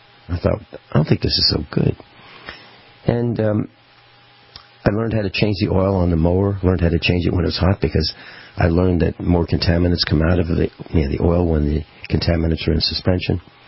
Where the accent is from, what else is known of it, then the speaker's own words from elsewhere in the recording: United States; I mean, as an American, as an Italian who became an American along with my grandmother, they came to this country and studied